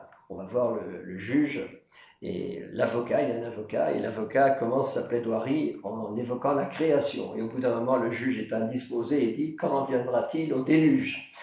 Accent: Pays de la Loire, France; Je viens de Vendée où il y a le Vendée Globe, tout le monde le sait.

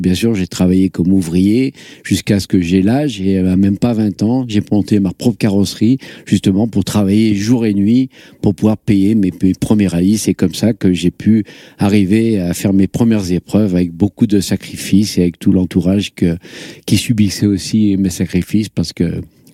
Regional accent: Gières, Auvergne-Rhône-Alpes, France; dans mon village de Gières, parce que je suis natif de Gières, un petit village à côté de Grenoble

